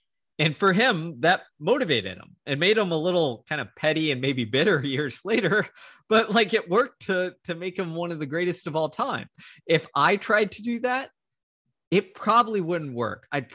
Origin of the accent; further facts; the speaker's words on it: Texas, United States; mainly because I'm from Texas, so everybody knows that story here.